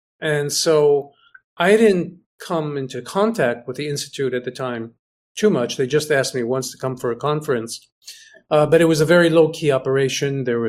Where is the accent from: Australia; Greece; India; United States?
Greece; now in France; since I grew up in Europe. I grew up in Greece, and it kind of felt like an interesting move at the time.